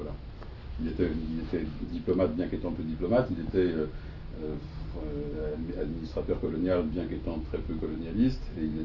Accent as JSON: {"language": "French", "town": "Boulogne-Billancourt", "region": "Île-de-France", "country": "France", "tie": "born there", "said": "je suis né à Boulogne, sur Boulogne-Billancourt, quoi, Boulogne, dans la banlieue parisienne."}